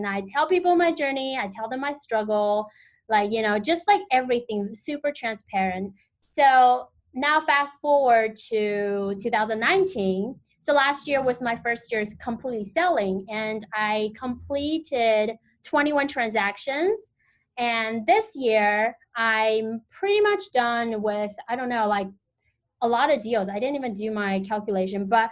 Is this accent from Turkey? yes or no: no; China; English is a second language; I was born and raised in China